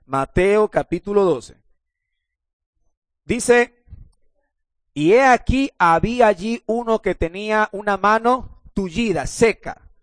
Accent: Ecuador; Como buenos ecuatorianos, de los árboles mismos cogemos, comemos y salimos a vender.

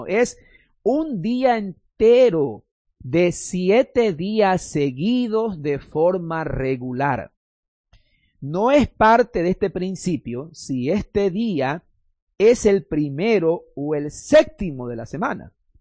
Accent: Guayaquil, Guayas, Ecuador; como nosotros decimos, como buen guayaquileño, nos sacamos el aire, sudamos la gota gorda

